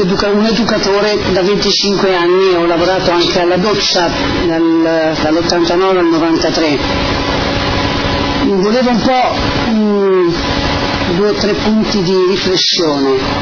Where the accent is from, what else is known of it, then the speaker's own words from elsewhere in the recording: Rome, Lazio, Italy; Ero un insegnante elementare a 30 km, sono romana, 30 km da Roma, Fiumicino, in cui io sono arrivata nel 73 a Fiumicino